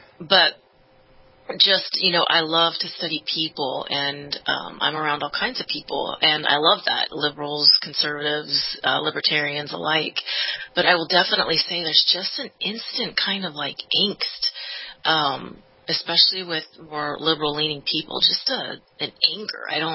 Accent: California, United States; moved away as an adult; I'm from California. I don't know.

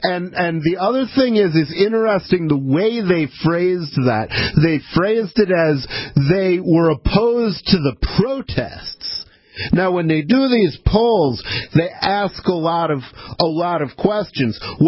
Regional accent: Michigan, United States; I'm a native Michigander, and I am proud to see people standing up in my home state.

